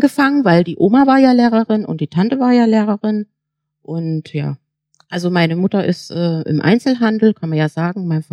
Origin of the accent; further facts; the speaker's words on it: Mühlhausen, Thuringia, Germany; born there; Geboren bin ich in Mühlhausen, da wo der Pflaumenmus herkommt.